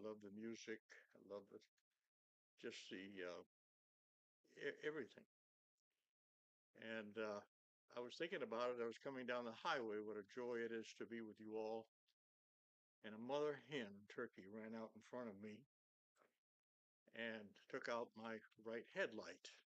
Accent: Oxford, Maine, United States; As a child growing up in Oxford, Maine, and having grandparents in Otisfield on a farm, at about the age of 8, I was searching for God.

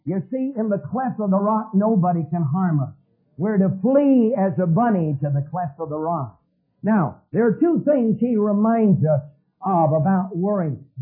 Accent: Asheville, North Carolina, United States; When I was a little boy growing up in Asheville, North Carolina, we had two little Boston Bull Terriers.

